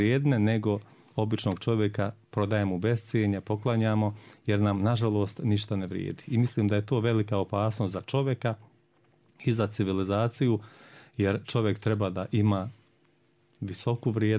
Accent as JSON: {"language": "Serbian", "town": "Trnjaci", "region": "Republika Srpska", "country": "Bosnia & Herzegovina", "tie": "born or raised there", "said": "Kad sam ja kao dijete potekao u Trnjacima, učio školu u kojoj su 4 odjeljenja bila u jednoj učionici"}